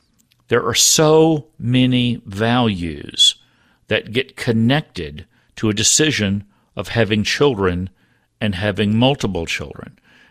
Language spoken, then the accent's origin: English; Texas, United States; what frequently I grew up calling them country club Republicans. That was the phrase that I knew growing up in Texas.